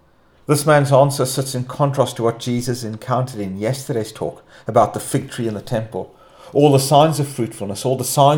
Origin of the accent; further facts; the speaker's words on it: South Africa; now in Northern Ireland, United Kingdom; Growing up in South Africa, I would have seen the same thing